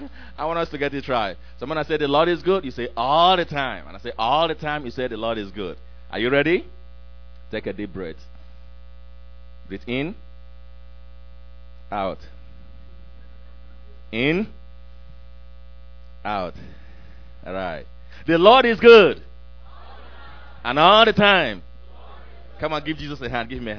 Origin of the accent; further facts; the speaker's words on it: Nigeria; I come from Nigeria.